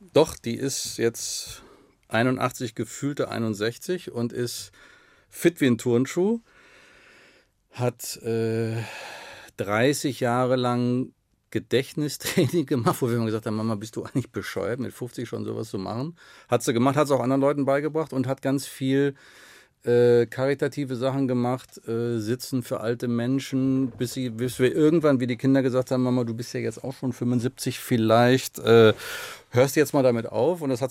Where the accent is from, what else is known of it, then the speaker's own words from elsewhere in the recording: Waltrop, North Rhine-Westphalia, Germany; also born or lived in Oberhausen; Ich bin in Oberhausen geboren und bin da in Waltrop noch aufgewachsen und war nicht in der katholischen Landjugend.